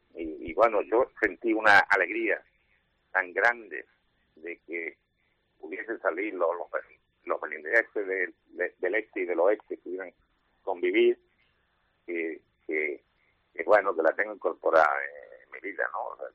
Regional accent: Torre del Mar, Andalusia, Spain; vino a descubrir también la lucha por que mi pueblo, como tú decías, la independencia de Torre del Mar

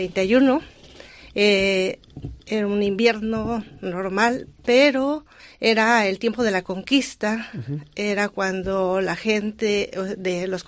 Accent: Mexico; now in Vitoria, Spain

